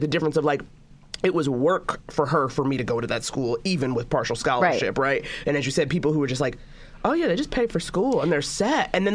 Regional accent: New York, United States; I'm from Harlem, but I'm from original Harlem, not the Red Rooster you think of now.

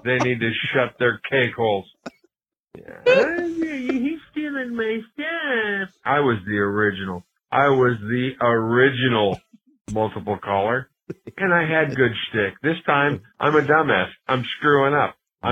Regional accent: California, United States; I grew up in California.

